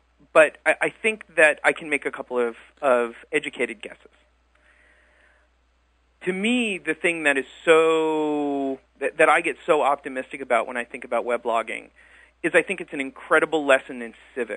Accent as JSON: {"language": "English", "region": "New York", "country": "United States", "said": "I'm from Long Island."}